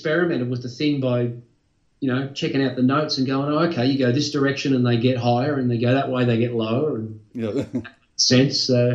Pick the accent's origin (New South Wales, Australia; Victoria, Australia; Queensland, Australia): Victoria, Australia; Castlemaine; And then luckily there was a guy right here in my hometown in Castlemaine, teaching guitar lessons